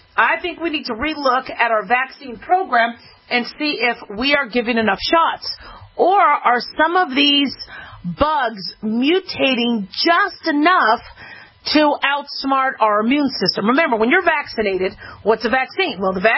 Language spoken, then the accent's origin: English; Las Vegas, Nevada, United States; three new cases of measles have been confirmed in Las Vegas. This is my hometown.